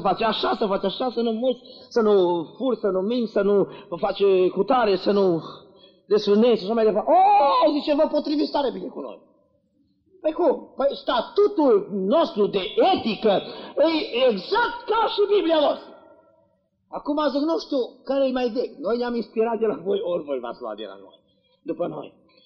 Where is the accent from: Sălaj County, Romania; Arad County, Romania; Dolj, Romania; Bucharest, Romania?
Arad County, Romania; m-am dus odată în Ineu, în județul Arad, lângă satul meu natal.